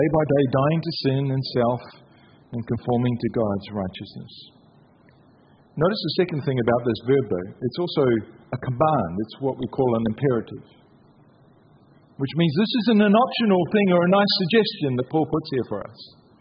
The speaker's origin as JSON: {"language": "English", "country": "New Zealand", "moved": "yes", "lives_now": "Australia", "said": "When I moved to Queensland 13 years ago, I'm a New Zealander."}